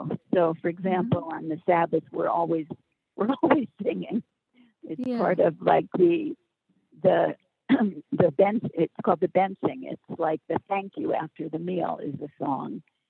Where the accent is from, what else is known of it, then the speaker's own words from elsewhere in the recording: New York, United States; moved away as an adult; now in Israel; I've lived here for 27 years with my family. I grew up Jewish in New York, but I had no Jewish education